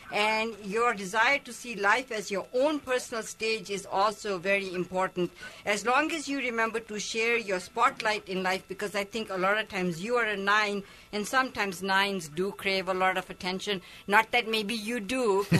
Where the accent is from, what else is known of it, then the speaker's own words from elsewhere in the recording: United States; But I'm an American. That's where it's at.